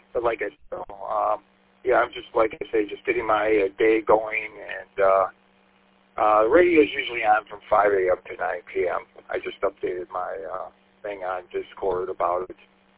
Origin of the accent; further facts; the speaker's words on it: St. Clair Shores, Michigan, United States; I grew up in St. Clair Shores, so the city of Warren is, you know, like halfway between where I was and where I am now.